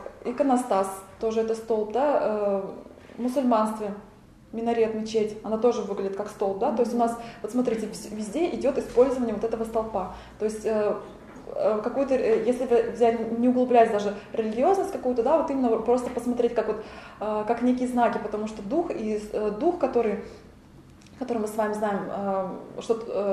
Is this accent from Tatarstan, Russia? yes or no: yes; Tatarstan, Russia; я просто выросла в Татарстане, у меня рядом с домом была мечеть